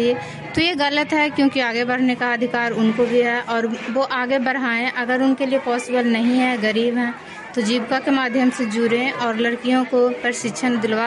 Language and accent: Hindi; Rukhai, Bihar, India; मैं चंडी प्रखंड रुखाई पंचायत की निवासी हूँ।